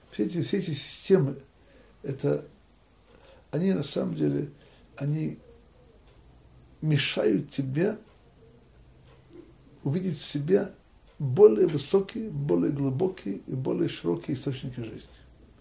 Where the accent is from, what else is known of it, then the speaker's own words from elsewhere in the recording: Russia; moved away as an adult; now in Israel; когда я бежал из России, я не мог понять, как можно уехать